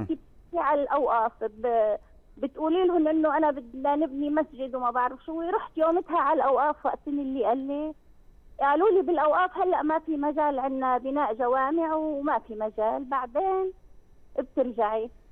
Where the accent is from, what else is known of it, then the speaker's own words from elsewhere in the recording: Syria; now in Sharjah, United Arab Emirates; لا، أنا مو من هون، أنا من سوريا، بس أنا قاعدة هنا، أنا ساكنة بالشارع.